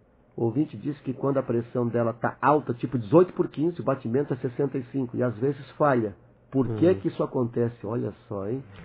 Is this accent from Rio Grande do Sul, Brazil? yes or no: yes; Rio Grande do Sul, Brazil; accent: gaúcho; Eu perguntava em off aqui, doutor, se eu tenho sotaque gaúcho, né? Se não, realmente eu sou.